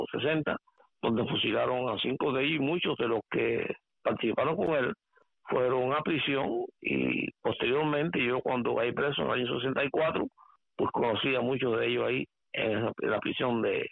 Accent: Santa Clara, Villa Clara, Cuba; born there; Nací en Santa Clara.

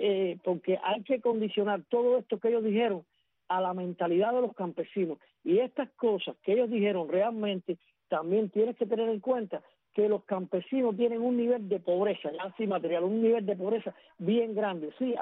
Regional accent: Cuba; como latinos o como cubanos, siempre estamos condicionándolo todo

